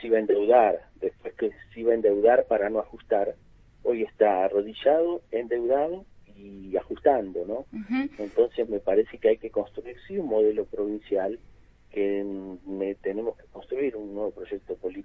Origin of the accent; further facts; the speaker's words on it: Cipolletti, Río Negro, Argentina; Sabes que soy de Chipoleti